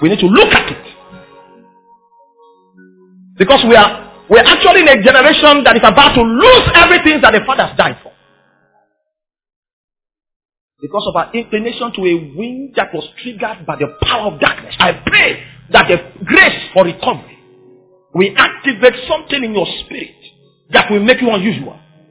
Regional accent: Cameroon; I'm coming from Cameroon, I'm a bush preacher, I preach in the bush.

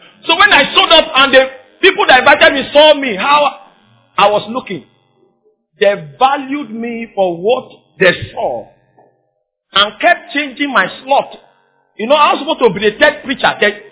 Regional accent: Cameroon; I'm coming from Cameroon, I'm a bush preacher, I preach in the bush.

